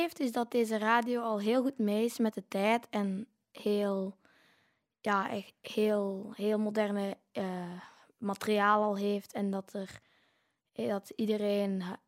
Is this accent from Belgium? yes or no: yes; Holsbeek, Flanders, Belgium; Ik kom uit Holsbeek en ben 11 jaar.